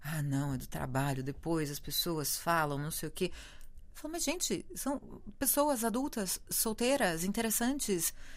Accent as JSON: {"language": "Portuguese", "region": "São Paulo", "country": "Brazil", "lives_now": "Portugal", "said": "cidades que não são metrópoles como São Paulo, de onde eu sou"}